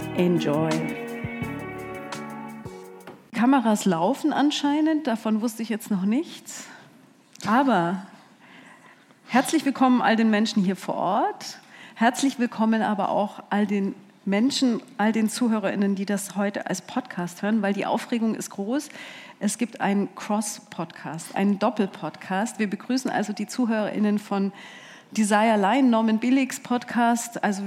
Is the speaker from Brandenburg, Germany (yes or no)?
no; Munich, Bavaria, Germany; aus meiner Heimatstadt München.